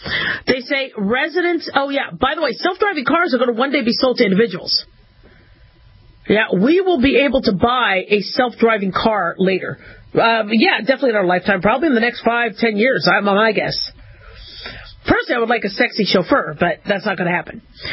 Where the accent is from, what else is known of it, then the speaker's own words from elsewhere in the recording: Phoenix, Arizona, United States; I grew up in Phoenix.